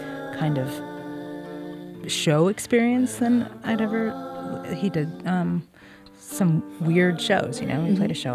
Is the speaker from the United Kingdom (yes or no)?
no; Little Rock, Arkansas, United States; now in Austin, United States; I came from Arkansas where there's no like cohesive music scene in Arkansas or in Little Rock, you know?